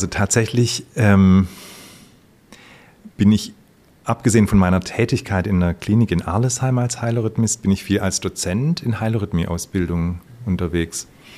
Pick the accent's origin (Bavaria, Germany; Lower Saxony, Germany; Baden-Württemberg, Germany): Baden-Württemberg, Germany; Ja, ich bin im Süden von Deutschland geboren, in der Nähe von Stuttgart und tatsächlich in einem ganz, ganz kleinen Dorf als Hausgeburt. Gleiches Bett wie meine Schwester.